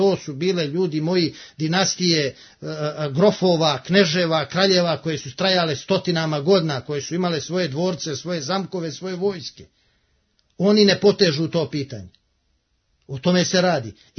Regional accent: Montenegro; Ja sam iz Katunske Enahije, ja nijesam normalno ni Bosanac, ni Hercegovac, nijesam ni Srbijanac, nijesam ni Vojvođanin Lala, nijesam ni Užičanin Era, nijesam ni Banijac, Kordunaš i tako dalje. Ja sam u regionalnom smislu Crnogorac i niko mi ne može oduzeti to.

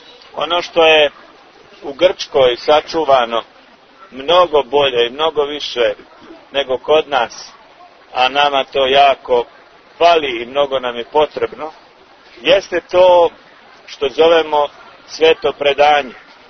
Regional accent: Serbia; mi kao Srbi

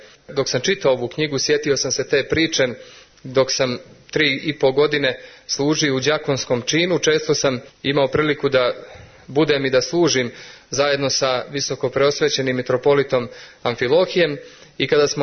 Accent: Montenegro; U mojoj Zeti, odakle sam ja

